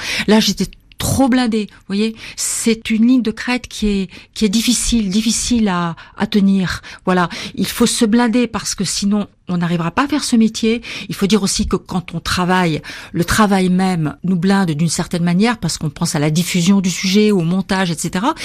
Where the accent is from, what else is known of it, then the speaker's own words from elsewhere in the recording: Morocco; Petite fille, j'ai été élevée au Maroc, dans le sud du Maroc, parce que mon père était en mission là-bas.